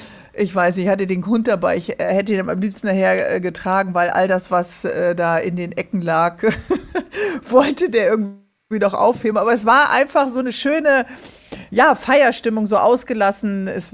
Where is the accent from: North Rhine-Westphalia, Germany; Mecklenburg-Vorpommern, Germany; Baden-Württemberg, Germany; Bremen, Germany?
Bremen, Germany; bin auch noch in Bremen, meine Heimatstadt